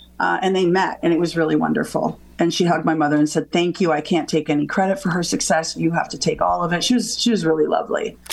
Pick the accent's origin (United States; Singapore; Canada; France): Canada; My mother was born and raised in Ireland. My father was born and raised. He went from Lithuania to London. So I'm first gen Canadian.